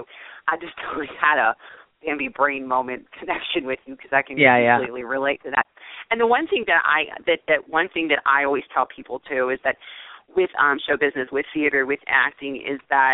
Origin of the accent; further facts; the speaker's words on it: Baltimore, Maryland, United States; And I was from Baltimore County. I was from Baltimore City